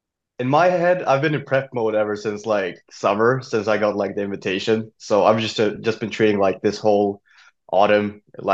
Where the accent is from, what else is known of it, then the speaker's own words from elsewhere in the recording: Falkenberg, Halland County, Sweden; now in Stockholm, Sweden; To everybody who listens, I live in Stockholm, and my hometown is Falkenberg. It's like 5 hours from the capital.